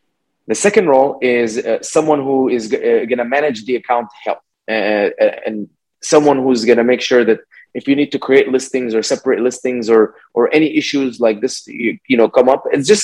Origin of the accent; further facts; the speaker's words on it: Dubai, United Arab Emirates; also born or lived in Egypt; Yeah, I was born in Egypt and I grew up in Dubai.